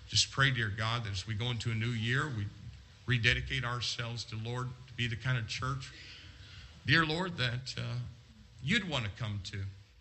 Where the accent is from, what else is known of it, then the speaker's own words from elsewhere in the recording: United States; And I'm glad I'm an American.